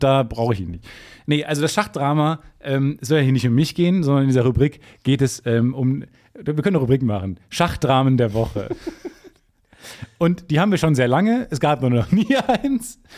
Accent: North Rhine-Westphalia, Germany; born there; mein Name plus Kreis Unna, wo ich geboren bin, da klingelt doch was

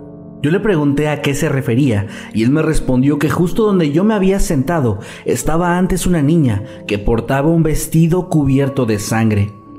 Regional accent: Guatemala; una tradición que se lleva a cabo en mi país, Guatemala, durante las fiestas patrias

